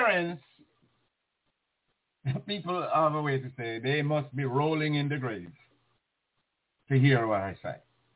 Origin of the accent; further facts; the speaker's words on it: Jamaica; I grew up in Jamaica